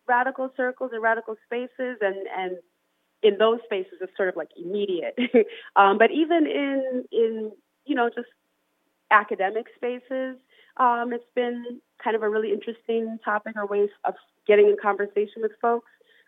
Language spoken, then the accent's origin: English; Ithaca, New York, United States; also born or lived in Poughkeepsie; I was born in Poughkeepsie and then moved to Ithaca when I was about 5.